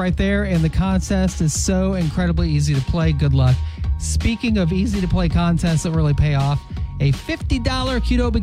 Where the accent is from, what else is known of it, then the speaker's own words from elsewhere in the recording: United States; I still had shredded cheese on top because I'm an American.